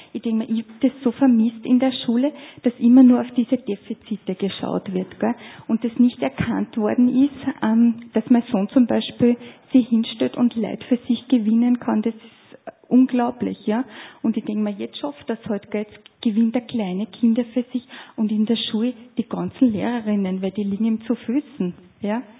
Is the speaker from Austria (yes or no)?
yes; Amstetten, Lower Austria, Austria; Ich habe die in St. Pölten erlebt, weil ich bin aus Amstetten